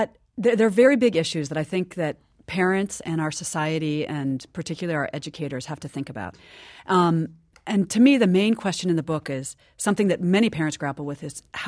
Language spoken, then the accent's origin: English; United States; even though I'm not Chinese and I am thoroughly American, going back lots of generations.